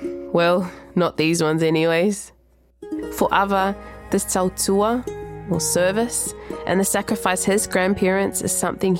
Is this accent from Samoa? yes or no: yes; Samoa; Samoans, we are all about family. It's the first thing we ask about.